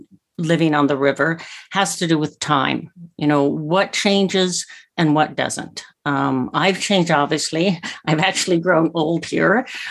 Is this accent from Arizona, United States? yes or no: yes; Phoenix, Arizona, United States; I grew up in Phoenix, Arizona, and I was in my 20s